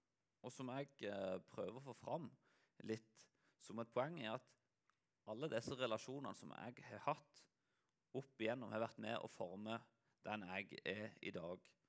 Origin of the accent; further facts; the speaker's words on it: Lyngdal, Agder, Norway; moved away as an adult; also born or lived in Kristiansand; now in Varhaug, Norway; jeg kommer jo egentlig fra Lyngdal, og der bodde jeg til jeg var 19 år. Da flyttet jeg til Kristiansand for å gå på bibelskole. Og i Kristiansand bodde jeg frem til jeg var 24. Og så flyttet jeg her til Varhaug.